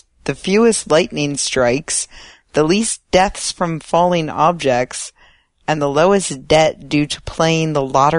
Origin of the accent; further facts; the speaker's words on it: New Jersey, United States; I grew up in South Jersey.